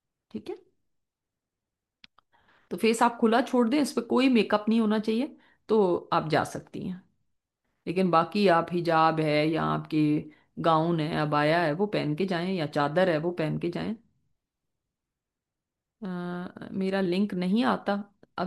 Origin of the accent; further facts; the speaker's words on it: Punjab, India; प्यारे उस्ताद मैं इंडिया पंजाब से हूँ